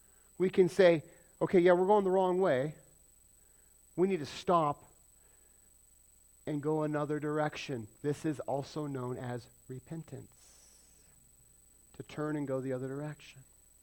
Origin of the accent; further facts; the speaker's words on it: Pueblo, Colorado, United States; born there; I'm from the South. Born in Pueblo.